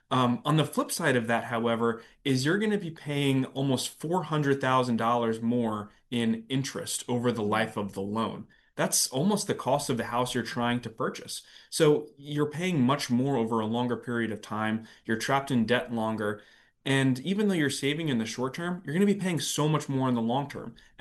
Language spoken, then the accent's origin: English; New York City, New York, United States; I'm from New York, right? So New York is an extremely expensive place